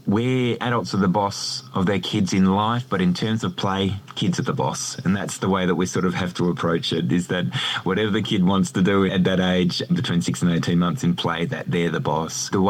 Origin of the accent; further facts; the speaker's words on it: Perth, Western Australia, Australia; I'm from Perth. I'm Perth born and bred.